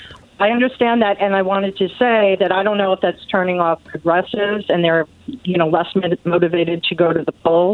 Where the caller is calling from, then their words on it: New York, United States; I'm calling from New York, the capital of anti-Trump land.